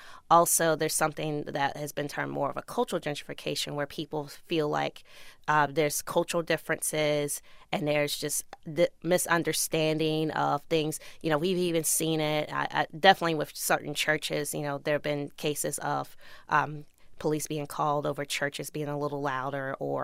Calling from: Washington, District of Columbia, United States; I'm coming to you this afternoon now from Washington, D.C.

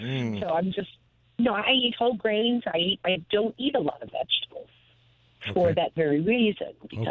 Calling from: New Paltz, New York, United States; Hi, I'm from New Paltz, New York.

